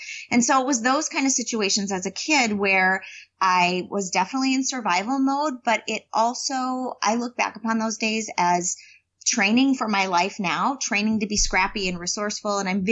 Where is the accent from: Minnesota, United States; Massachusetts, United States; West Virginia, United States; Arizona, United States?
Minnesota, United States; I grew up in the Midwest. I'm a Minnesota girl, so all this sunshine and warmth is delicious.